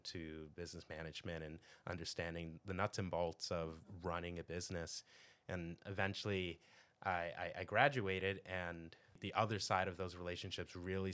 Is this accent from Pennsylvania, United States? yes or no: yes; Philadelphia, Pennsylvania, United States; I grew up here in Philly. I consider myself privileged having done so, growing up in the Alleyne section of the city.